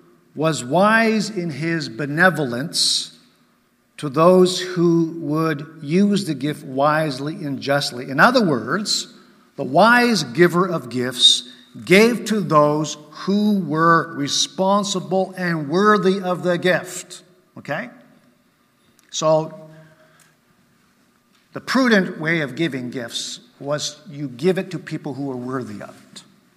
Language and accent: English; Japan; I mean, I grew up in Japan, and that was very true, right?